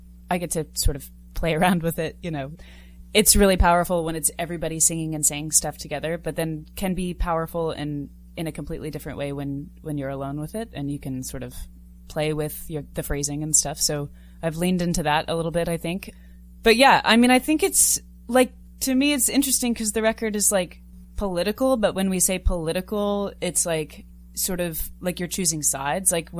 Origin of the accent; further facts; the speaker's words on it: United States; and like as an American and as a woman doing this song